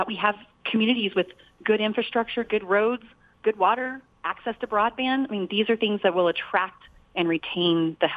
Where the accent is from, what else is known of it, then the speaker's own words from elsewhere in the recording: Truth or Consequences, New Mexico, United States; moved away as an adult; Well, I grew up in Truth or Consequences, and like most young adults, after I graduated, I went to college out of state, got married, started a family and a career.